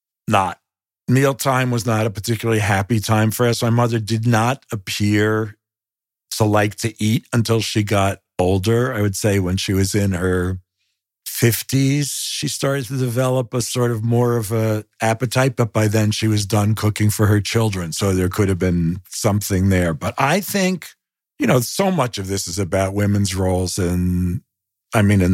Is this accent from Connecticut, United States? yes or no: no; New York City, New York, United States; I grew up in an apartment in Stuyvesant Town, which was at the t